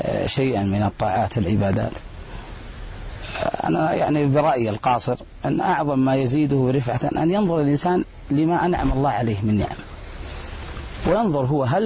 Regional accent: Medina, Medina Province, Saudi Arabia; ذلك الشايب اللي في المسجد عندنا في المدينة المنورة

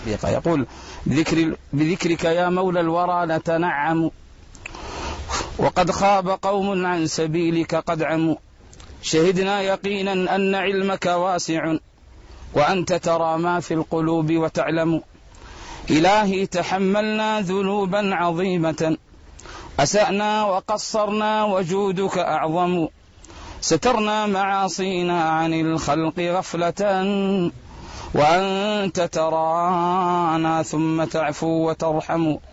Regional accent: Medina, Medina Province, Saudi Arabia; ذلك الشايب اللي في المسجد عندنا في المدينة المنورة

